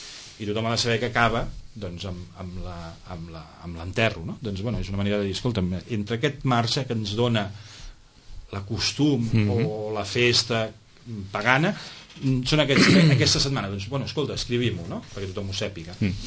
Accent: Molins de Rei, Catalonia, Spain; now in Sitges, Spain; Fill de Molins de Rei, sí.

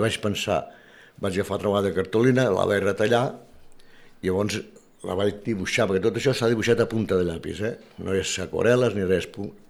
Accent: Barcelona, Catalonia, Spain; now in Sitges, Spain; Som barceloní, però tinc un 80% de la meva vida vivint a Sitges.

